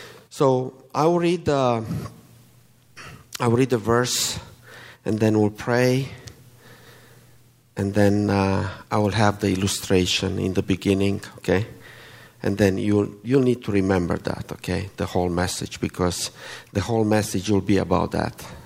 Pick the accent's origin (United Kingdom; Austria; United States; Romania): Romania; I'm from Romania. So if you wonder why I have an accent, it's not an Alabama accent, okay?